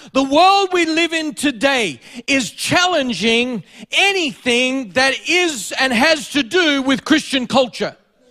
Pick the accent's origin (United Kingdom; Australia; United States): Australia; This is us. We are Australian. This is the way we do things. This is the way we think.